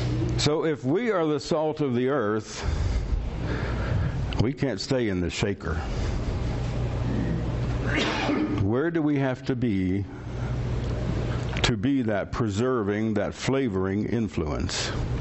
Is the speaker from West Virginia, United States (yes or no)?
yes; West Virginia, United States; Now, I'm from West Virginia. I know what cities on hills look like.